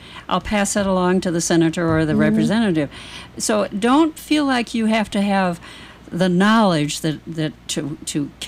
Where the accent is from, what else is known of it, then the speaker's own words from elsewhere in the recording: California, United States; I come from Orange County, where we always have a real valued attitude towards what we're doing